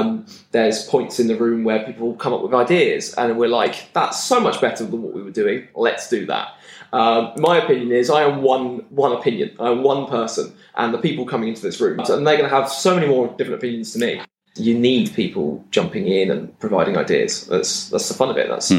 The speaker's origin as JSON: {"language": "English", "town": "Lowestoft", "region": "East of England", "country": "United Kingdom", "said": "I come from Lowestoft."}